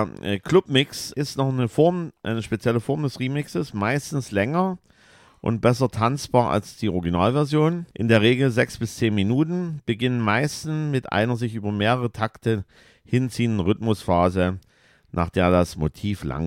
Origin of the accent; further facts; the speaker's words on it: East Germany, Germany; Und da war das dann doch nicht so erschwinglich für die Kids der 80er Jahre hier als Ossi, sage ich jetzt mal so.